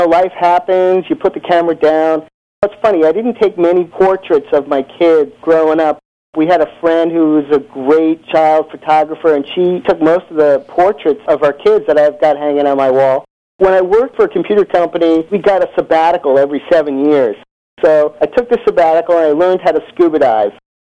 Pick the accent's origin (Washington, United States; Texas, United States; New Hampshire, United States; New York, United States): New York, United States; Long Island; I had a project for my class where I had to go document church doors in the town where I grew up in Long Island.